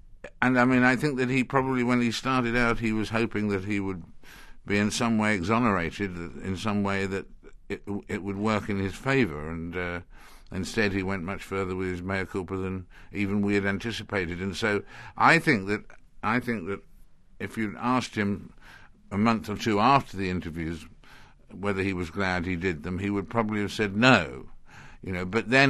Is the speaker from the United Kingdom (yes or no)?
yes; United Kingdom; which as a Brit was an honour